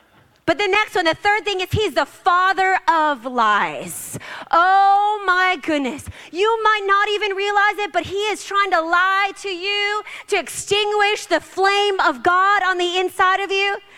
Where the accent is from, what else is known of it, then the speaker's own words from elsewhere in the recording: Hawaii, United States; I'm like, I'm from Hawaii, folks.